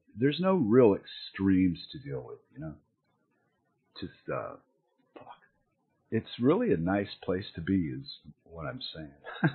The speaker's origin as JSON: {"language": "English", "country": "United States", "said": "But I'm American, so I'm trained to be, you know, aware of what's coming around the corner"}